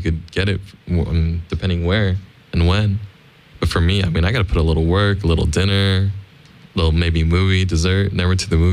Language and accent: English; Philippines; Like if you think about like in like Latino culture or like I'm Filipino, like in that culture or like Asian culture